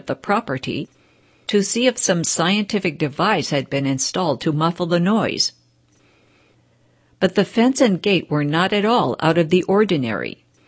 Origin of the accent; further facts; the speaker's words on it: Hong Kong; Since I grew up in Hong Kong, which was predominantly Catholic, and what is more, since I attended parochial schools in my childhood